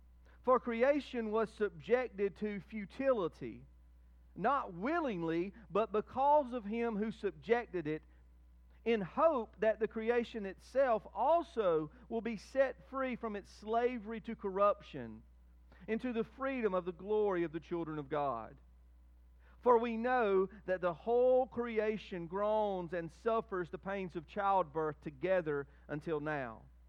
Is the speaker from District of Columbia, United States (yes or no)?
no; Whitmire, South Carolina, United States; I grew up in Whitmire. Y'all have heard about Whitmire. One interesting difference of Whitmire and Fairview is that in Whitmire, it sits really in the middle of the Sumter National Forest. There's literally pine trees everywhere around Whitmire.